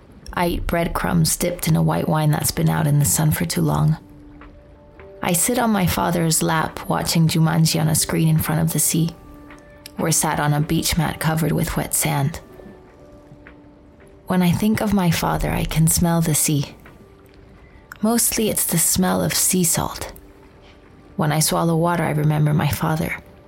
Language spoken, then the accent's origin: English; Madrid, Community of Madrid, Spain; I grew up in Madrid, and Madrid's closest beach is about 4 hours away, at least back then when the highways were not as good. I always felt a bit suffocated because it's bang in the middle of the country.